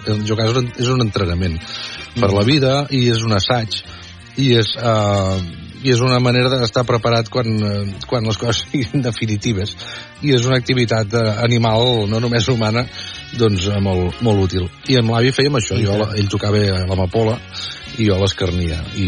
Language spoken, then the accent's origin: Catalan; Catalonia, Spain; accent: between Barcelona and Lleida; jo tinc un accent entremig de Barcelona i Lleida, diguéssim, tampoc és de Lleida